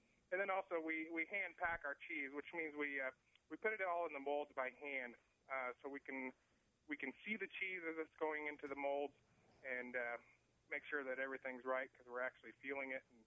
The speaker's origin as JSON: {"language": "English", "town": "Pella", "region": "Iowa", "country": "United States", "tie": "born or raised there", "said": "No, we're born and raised in Pella, and had to move out a little ways from the city to start our dairy operation, which actually gave us an Oskaloosa address. So we're proud Pella natives, but live by Oskaloosa."}